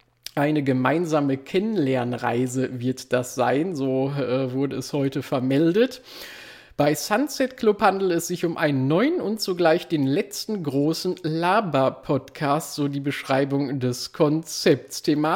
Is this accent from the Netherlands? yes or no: no; North Rhine-Westphalia, Germany; eine Oma, wie man bei uns im Ruhrpott sagen würde